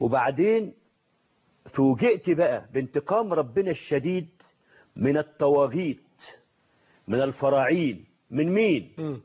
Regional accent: Egypt

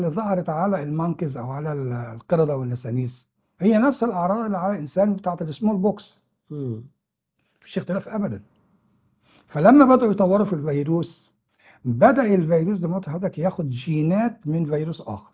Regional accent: Egypt

